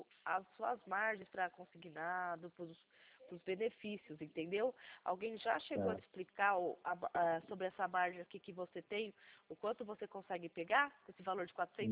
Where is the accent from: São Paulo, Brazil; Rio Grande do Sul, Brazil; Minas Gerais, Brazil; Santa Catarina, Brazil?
São Paulo, Brazil; Atibaia; Eu sou daqui de Atibaia, tá?